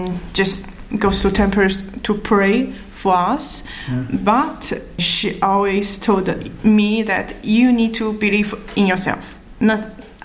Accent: Hangzhou, Zhejiang, China; English is a second language; I was born in Hangzhou. It's a city near Shanghai and grew up there.

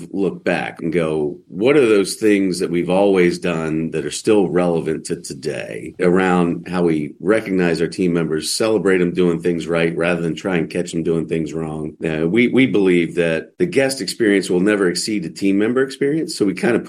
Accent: United States; I know as an American right now

